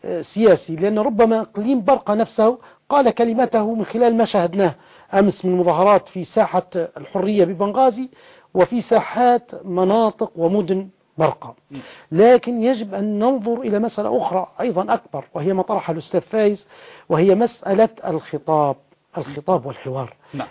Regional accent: Libya; فأنا ليبي بكل ما تحمل الكلمة من معنى، وأنا قبل أن أكون ليبيا أنا عربي، وقبل أن أكون عربيا أنا مسلم،

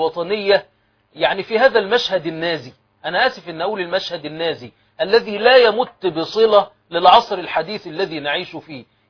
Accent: Egypt; في عندنا في مصر وفي العالم العربي حصص إعلامية مخصصة لتحقير التراث

